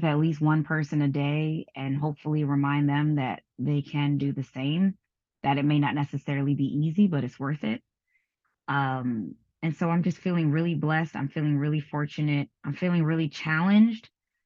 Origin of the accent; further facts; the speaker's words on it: New York, United States; now in Los Angeles, United States; I'm a New York girl, and I did my 20 plus years in New York, and I'm just not built for that anymore.